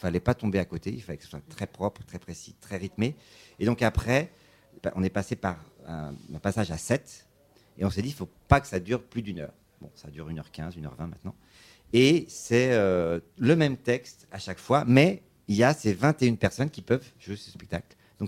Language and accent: French; Nogent-le-Rotrou, Centre-Val de Loire, France; Donc, on est deux de Nogent-le-Retrou, mais on est plus à Eure-et-Loir.